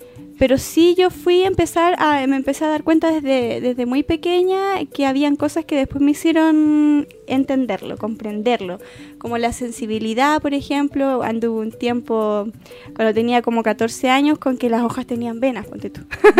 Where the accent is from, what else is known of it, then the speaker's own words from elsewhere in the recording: Santiago, Santiago Metropolitan Region, Chile; born there; now in Villa Alemana, Chile; Yo llegué a vivir acá el 2008 a la ciudad de Villa Alemana, pero yo nací en Santiago, Guardia. Ahí nací yo.